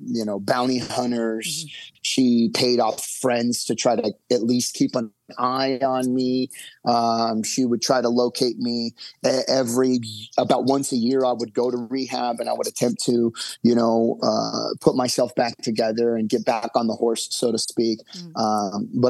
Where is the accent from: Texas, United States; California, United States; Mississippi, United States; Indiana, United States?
California, United States; Newport Beach; born or raised there